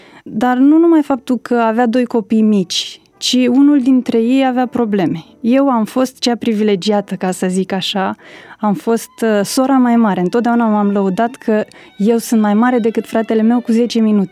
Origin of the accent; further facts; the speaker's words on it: Măceșu de Jos, Dolj, Romania; Sunt de la Craiova spre sud, vreo 50 și ceva de kilometri, o localitate neînsemnată, este însemnată pentru că m-am născut eu acolo.